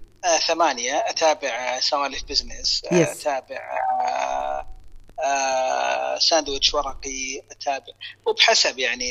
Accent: Saudi Arabia; في نمو رهيب عندنا في السعودية في المحتوى الصوتي عموما

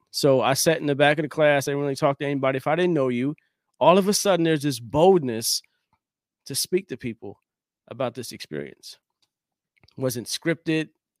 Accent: Chester, Pennsylvania, United States; I'm from Chester, PA originally. Shout out to Chester, PA.

